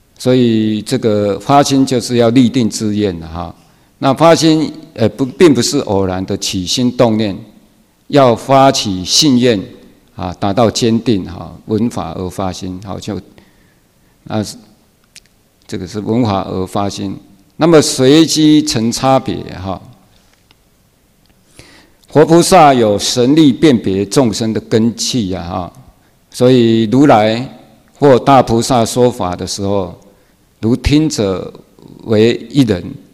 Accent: Fujian, China; 而是我们福建人，

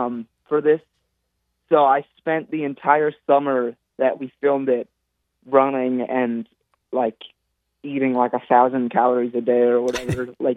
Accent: New York, United States; now in Atlanta, United States; I grew up in New York, and then I moved to Atlanta about 5 years ago.

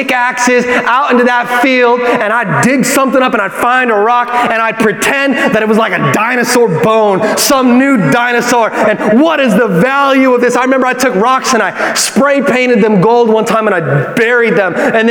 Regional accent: Yucaipa, California, United States; I grew up in Yucaipa. Yucaipa's the country. Well, it's not the country anymore.

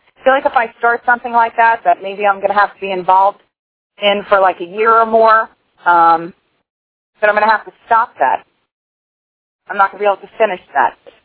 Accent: New Jersey, United States; I'm from New Jersey.

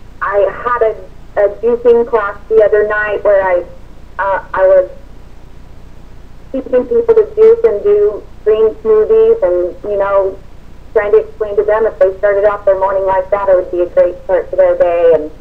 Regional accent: Amarillo, Texas, United States; I'm from Amarillo, Texas.

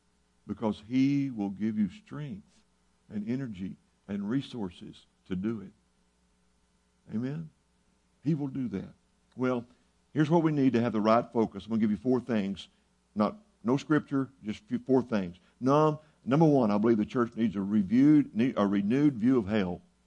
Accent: Seminole, Texas, United States; When I grew up in Seminole, Texas, they respected the church.

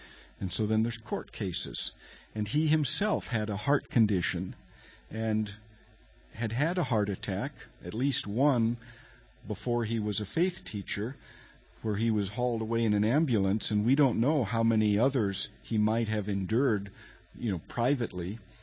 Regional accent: California, United States; I'm from Southern California

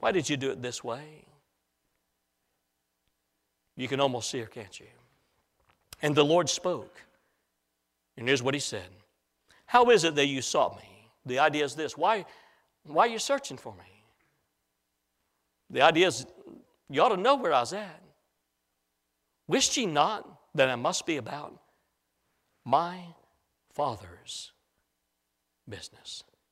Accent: Illinois, United States; we walked around the square, the little town where I was raised in Illinois

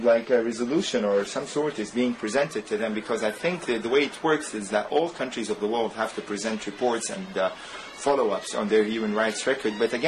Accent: Cairo, Cairo Governorate, Egypt; I come from Cairo, for God's sake

